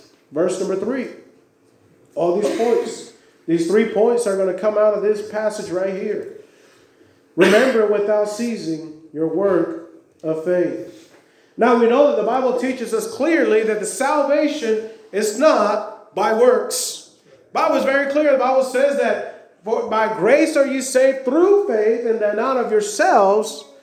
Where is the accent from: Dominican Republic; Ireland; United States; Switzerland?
Dominican Republic; You know, we grew up there in the Dominican. It was normal for us to have bars in the windows and have bars in the front of the house and have bars in the door, you know, in front of it.